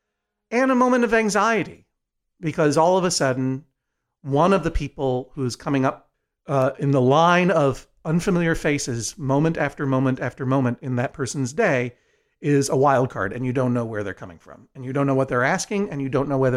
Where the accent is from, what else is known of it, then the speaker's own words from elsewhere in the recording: Brookline, Massachusetts, United States; I got to go over to the bookstore to Brookline Booksmith, went to Buzz Market, my hometown bookstore.